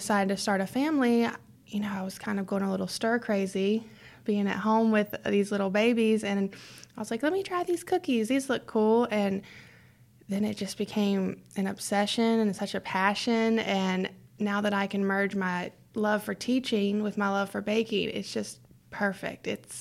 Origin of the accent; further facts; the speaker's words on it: South Charleston, West Virginia, United States; South Charleston.